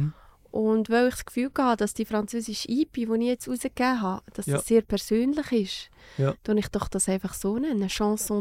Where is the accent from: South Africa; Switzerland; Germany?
Switzerland; dass ich Schweizerin bin.